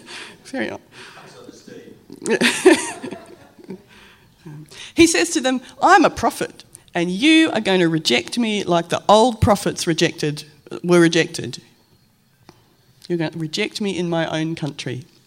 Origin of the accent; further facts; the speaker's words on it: Morley, Western Australia, Australia; I grew up in Morley. And we all knew that we were just a little bit better than the people in Lockridge, because that was the next suburb.